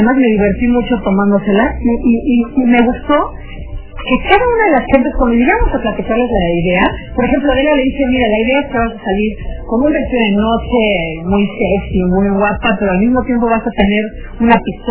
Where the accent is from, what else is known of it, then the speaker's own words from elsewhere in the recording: Mexico; Yo no los conocía porque soy mexicana